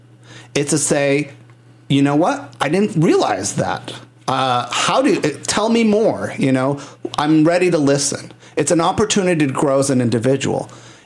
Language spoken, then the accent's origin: English; Puerto Rico; I'm from Puerto Rico, so I do.